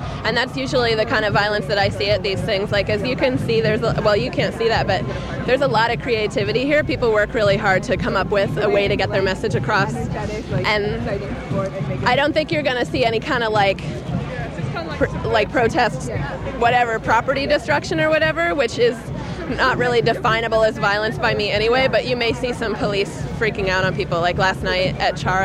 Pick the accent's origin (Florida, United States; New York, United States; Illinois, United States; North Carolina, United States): New York, United States; a cheerleader from New York.